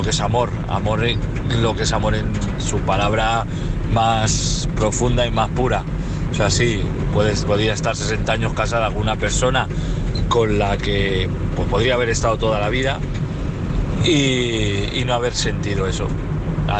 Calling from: Valladolid, Castile and León, Spain; de Valladolid.

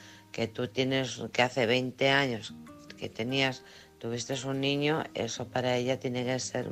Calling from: Alcorcón, Community of Madrid, Spain; de Alcorcón.

